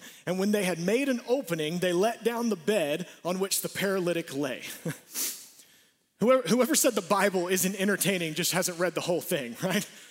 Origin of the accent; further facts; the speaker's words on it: Atlanta, Georgia, United States; We'd go and party. We grew up in Atlanta.